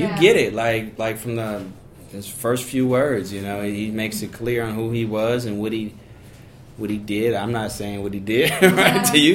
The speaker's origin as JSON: {"language": "English", "town": "Chicago", "region": "Illinois", "country": "United States", "moved": "yes", "lives_now": "Los Angeles, United States", "said": "coming to Hollywood. I mean, I'm from Chicago. I've been out here 16 years now."}